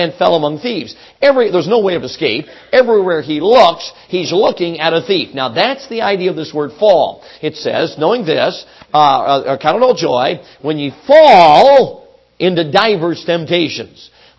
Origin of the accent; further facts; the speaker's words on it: Chicago, Illinois, United States; Now, I grew up in Chicago. Somehow, I never was mugged.